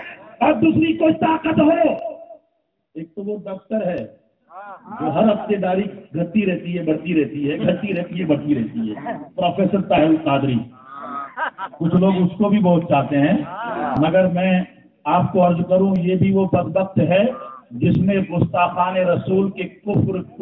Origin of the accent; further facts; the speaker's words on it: India; ہم ہندوستان کے رہنے والے ہیں الحمدللہ